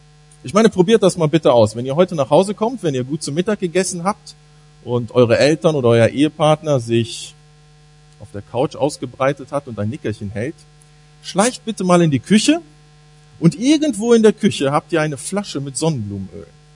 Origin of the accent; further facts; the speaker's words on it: North Rhine-Westphalia, Germany; now in Cologne, Germany; Ich komme aus Köln, bin dort Pastor in der evangelischen Freikirche. Bin ganz hier in der Nähe aufgewachsen, nämlich in Zwistal-Heimatsheim. Und habe vor 13 Jahren in Rheinbach mein Abitur gemacht.